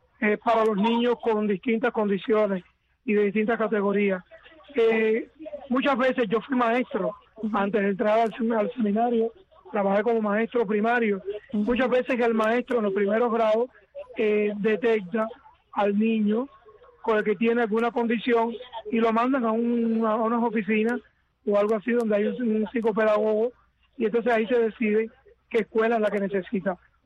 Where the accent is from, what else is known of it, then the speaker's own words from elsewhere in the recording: Villa Clara, Cuba; now in United States; yo soy el sacerdote cubano, diocesano de la diócesis de Santa Clara, en la provincia de Las Villas, en el centro de Cuba.